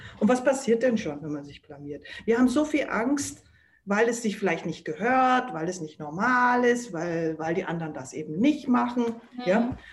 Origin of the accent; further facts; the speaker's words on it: Berchtesgaden, Bavaria, Germany; Ich bin ja in Berchtesgaden aufgewachsen.